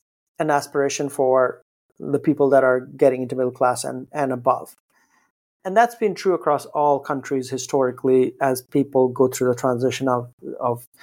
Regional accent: India; when you and I were growing up in India

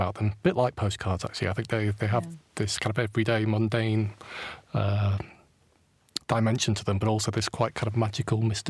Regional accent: Stockport, North West England, United Kingdom; born there; also born or lived in Manchester, United Kingdom / London, United Kingdom; I was born in Stockport, went to school in Manchester a bit further up. I then went down to London.

